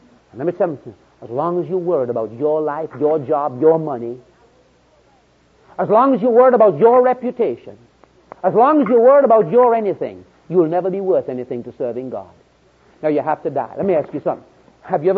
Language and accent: English; Jamaica; born there; I'm a Britisher. You wonder where my accent is from, and I'm proud. You know, I was born in Jamaica, British Empire.